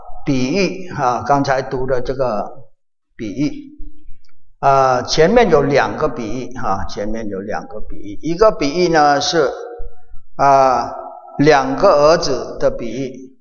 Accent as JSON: {"language": "Chinese", "country": "China", "said": "我们中国人好像很少用这句话"}